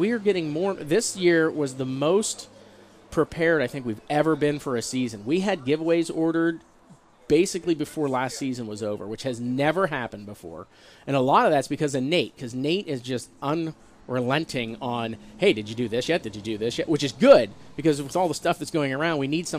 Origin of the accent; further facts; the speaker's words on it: Altoona, Pennsylvania, United States; also born or lived in State College; Yeah, well, I was born in State College and grew up in Altoona.